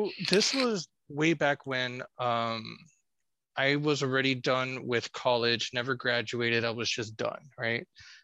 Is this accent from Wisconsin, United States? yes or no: no; Corpus Christi, Texas, United States; searched for my hometown, Corpus Christi, Texas. Search for Corpus Christi ghost hunters